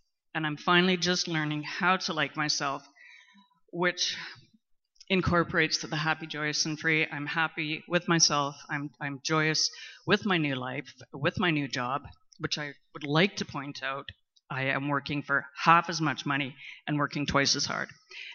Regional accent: Canada; I'm from Canada.

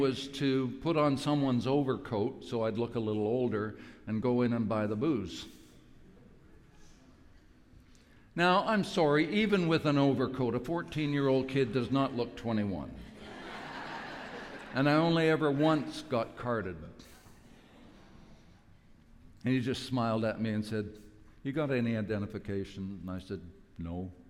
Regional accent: Winnipeg, Manitoba, Canada; Now you understand, I come from Winnipeg.

